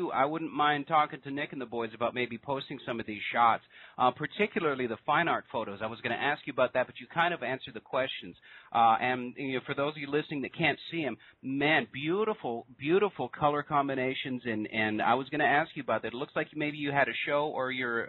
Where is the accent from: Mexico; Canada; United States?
Canada; Western Canada; I was born and raised in Western Canada, and, winters get cold up there